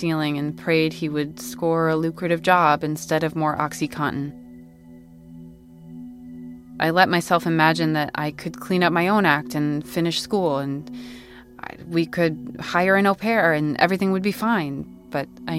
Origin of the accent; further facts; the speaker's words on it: Kentucky, United States; having just driven up from a concert in Kentucky, my home state.